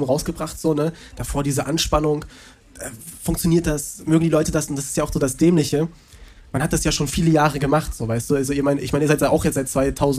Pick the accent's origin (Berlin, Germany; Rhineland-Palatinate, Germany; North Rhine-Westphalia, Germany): North Rhine-Westphalia, Germany; Krefeld; born there; ich bin nicht in Köln geboren, sondern in Krefeld geboren.